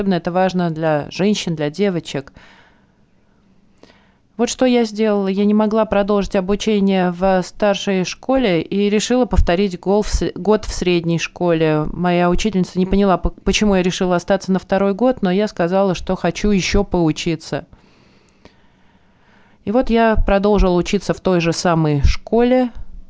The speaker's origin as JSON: {"language": "Russian", "country": "Kenya", "tie": "born or raised there", "said": "я родилась и выросла в Кении"}